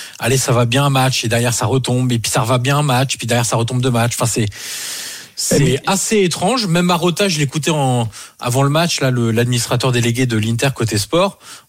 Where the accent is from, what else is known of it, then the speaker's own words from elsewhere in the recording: Auxerre, Bourgogne-Franche-Comté, France; vous savez que je viens d'Auxerre